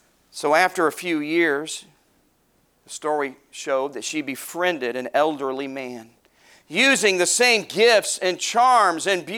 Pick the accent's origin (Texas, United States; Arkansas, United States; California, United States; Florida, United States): Arkansas, United States; Now, I'm from the South in Arkansas. When we say Coke, that means anything.